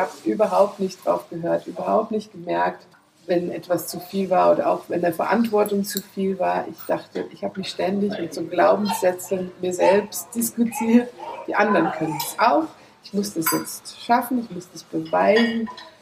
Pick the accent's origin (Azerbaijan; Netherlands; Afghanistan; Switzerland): Netherlands; German is a second language; moved away as an adult; now in Germany; ich komme ursprünglich aus den Niederlanden. Vielleicht hört man es auch manchmal. Und ich habe dort auch Forstwissenschaft und Naturschutz studiert.